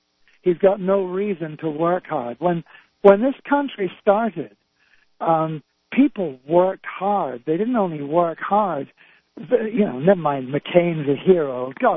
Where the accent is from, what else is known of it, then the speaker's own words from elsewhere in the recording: England, United Kingdom; I'm English, I'm not an expert on your political history